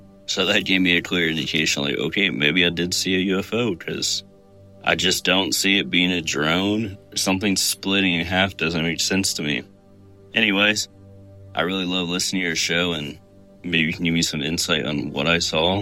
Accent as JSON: {"language": "English", "town": "Atlanta", "region": "Georgia", "country": "United States", "said": "I'm from Atlanta, Georgia."}